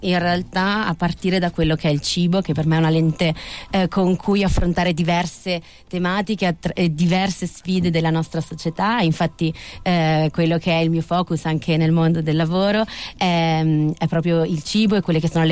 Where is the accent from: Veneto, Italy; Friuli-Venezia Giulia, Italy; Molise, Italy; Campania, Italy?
Veneto, Italy; io sono veneta, devo dire, quindi anche per quello che riguarda il volontariato, vengo da un paese della provincia in cui l'idea di comunità è molto forte